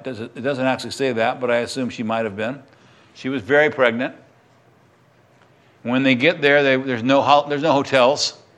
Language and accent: English; Texas, United States; born there; I was born in Texas. I'd have to go all the way back to Texas.